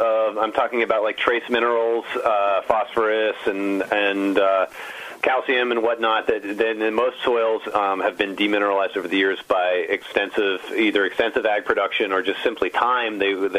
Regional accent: Cabot, Vermont, United States; which is a town about 8 miles east of my hometown of Cabot.

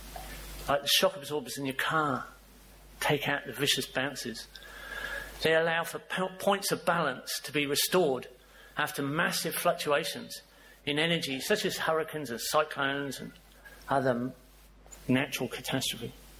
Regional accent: Bournemouth, South West England, United Kingdom; also born or lived in Stoke-on-Trent; I was born in Stoke-on-Trent in Staffordshire in 1954. My parents moved to Bournemouth in 1956, where I went to school and grew up fishing the Stour and the Avon and the Hampshire and Dorset coasts.

